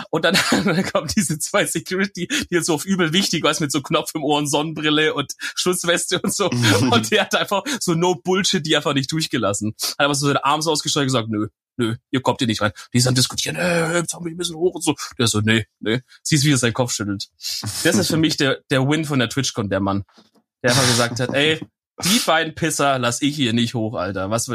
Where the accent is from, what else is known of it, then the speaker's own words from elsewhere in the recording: Germany; Ich sag immer Pokimane, aber ich bin halt ein Deutscher, ne?